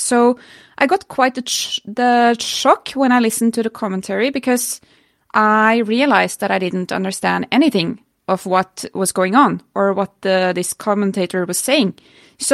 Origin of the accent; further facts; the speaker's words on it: Norway; Well, I'm from Norway